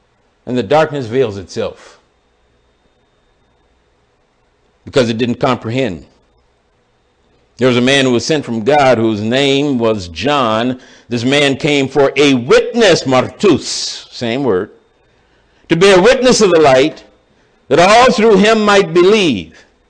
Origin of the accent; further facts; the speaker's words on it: Florida, United States; Come back into my home state of Florida